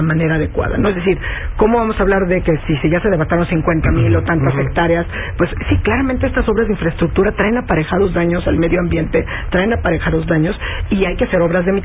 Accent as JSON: {"language": "Spanish", "region": "Oaxaca", "country": "Mexico", "said": "Yo soy de Oaxaca, ¿no? Y sí, sin duda conozco la realidad de nuestro país hacia el sur, sureste del país"}